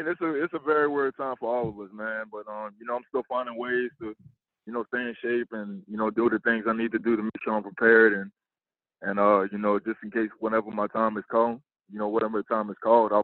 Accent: New Orleans, Louisiana, United States; and I'm from New Orleans, Louisiana

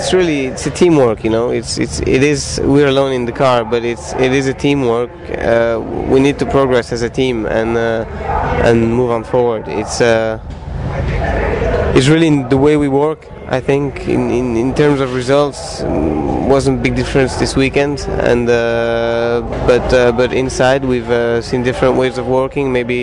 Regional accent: Brussels, Brussels-Capital Region, Belgium; English is a second language; Brussels. I'm from Brussels. I speak French, English, and Italian.

